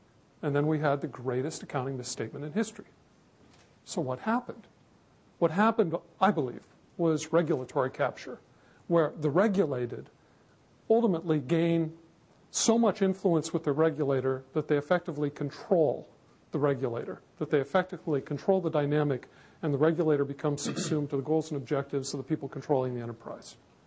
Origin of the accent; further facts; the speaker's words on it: Alaska, United States; No, it's cold here. I grew up in Alaska.